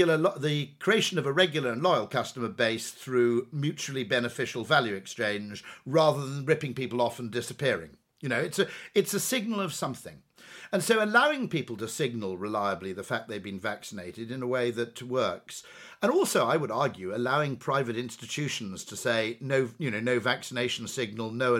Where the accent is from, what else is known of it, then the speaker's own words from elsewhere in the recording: United Kingdom; It's quite funny as a Brit, by the way